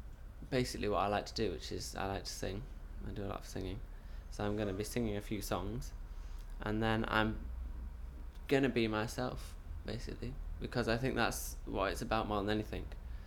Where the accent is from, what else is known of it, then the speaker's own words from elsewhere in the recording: Robin Hood's Bay, Yorkshire and the Humber, United Kingdom; I'm 19 and I'm from Robin Hood's Bay near Whitby in North Yorkshire.